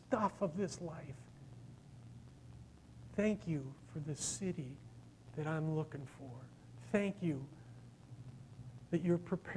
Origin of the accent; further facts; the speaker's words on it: Chicago, Illinois, United States; Even if I was, and I'm from Chicago, and he's still probably not thinking about my soul.